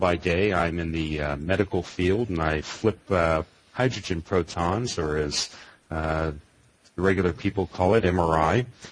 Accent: Florida, United States; Mirthful me, I'm from Florida, and that's where I grew up.

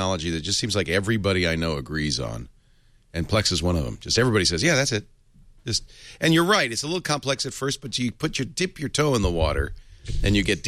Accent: Rhode Island, United States; I say it that way, too. I'm from Rhode Island. Room. It's room.

